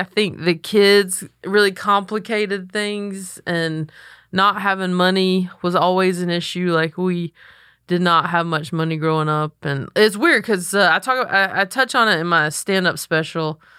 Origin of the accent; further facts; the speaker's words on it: Belmont, North Carolina, United States; I'm from a very, very small town called Belmont, North Carolina. When I was born, it was around 5,000 people. Now it's around like 11,000, so it's a metropolis. it's right outside of Charlotte.